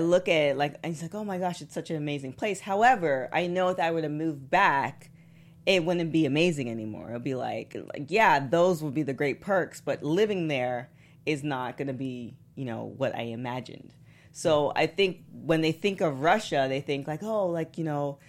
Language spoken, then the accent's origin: English; Canada; I'm from Canada